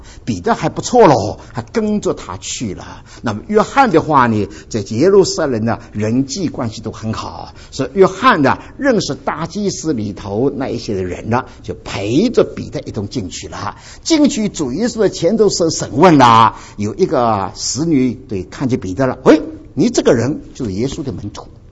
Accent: Dinghai, Zhejiang, China; 小的时候住在定海哈，也是很那个乡间的一个城市，常常听见鸡叫的了。

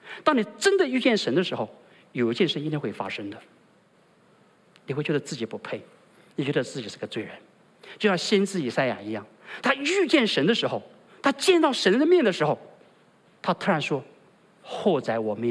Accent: China; 我们中国人也有这个说法，有没有啊？我们中国人怎么说？

